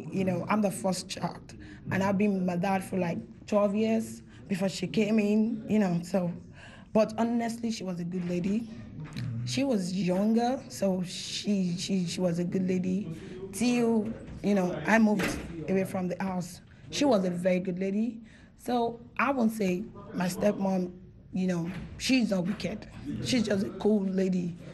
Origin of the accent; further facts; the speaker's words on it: Nigeria; Growing up in Nigeria, I've seen a lot of that.